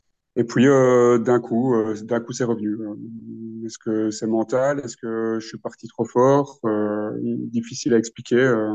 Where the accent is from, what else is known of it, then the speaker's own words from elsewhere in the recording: Wallonia, Belgium; Moi, je viens de Boisden, donc c'est entre Charleroi et Mons, donc c'est dans le centre. Donc, enfin, dans le sud du pays, mais au centre du sud, on va dire. Donc, il n'y a pas beaucoup de bosses, c'est un endroit un peu où il y a beaucoup de terri.